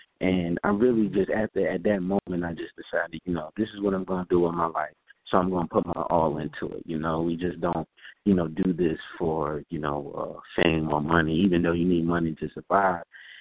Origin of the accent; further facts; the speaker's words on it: Philadelphia, Pennsylvania, United States; I'm an artist from Southwest Philadelphia.